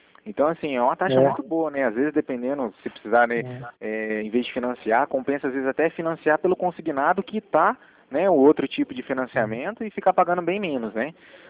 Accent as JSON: {"language": "Portuguese", "town": "Cornélio Procópio", "region": "Paraná", "country": "Brazil", "said": "Cornélio, não, eu sou de Cornélio."}